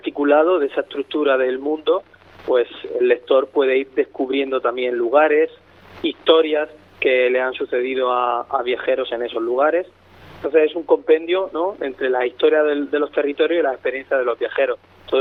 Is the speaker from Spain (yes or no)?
yes; Lorca, Region of Murcia, Spain; also born or lived in Granada; now in Seville, Spain; Yo soy de Lorca, una ciudad que está en el occidente murciano, pegada a Andalucía.